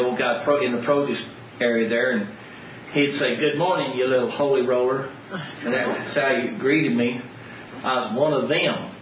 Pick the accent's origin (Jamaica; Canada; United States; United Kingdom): United States; the South; The worst part, she's a Yankee and I'm a Southerner.